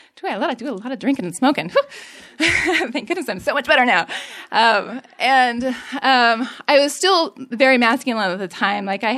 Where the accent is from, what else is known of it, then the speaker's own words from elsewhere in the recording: Oregon, United States; I was born and raised in Oregon, but I was raised mostly by my dad, and my mother died when I was really little.